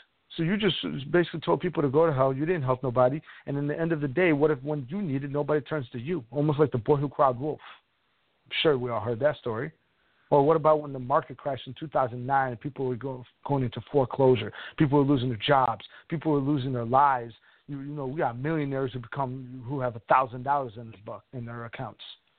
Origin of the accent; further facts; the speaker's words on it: Chicago, Illinois, United States; I'm from Chicago. I know those West Side dopes houses.